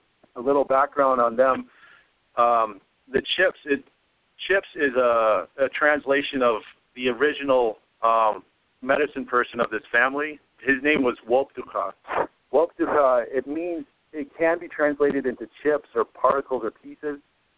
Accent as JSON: {"language": "English", "country": "United States", "tie": "born there", "said": "my reference point being I was born in America. This is the only place I've known"}